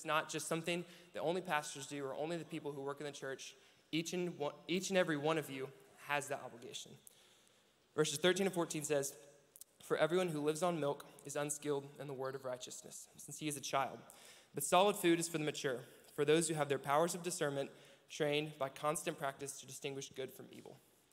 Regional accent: Conway, Arkansas, United States; I'm from Conway, Arkansas. I lived here my whole life

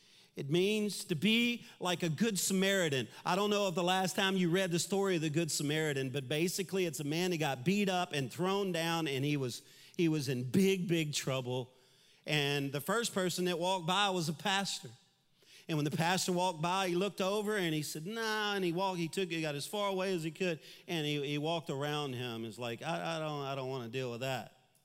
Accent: Baton Rouge, Louisiana, United States; it started in my hometown, Baton Rouge. I lived in Baton Rouge.

